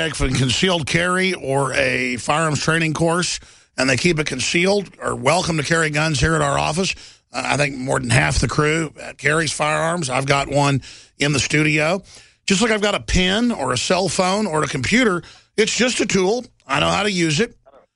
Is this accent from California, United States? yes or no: no; Texas, United States; I mean, I grew up in Texas. It's kind of the South, but not really.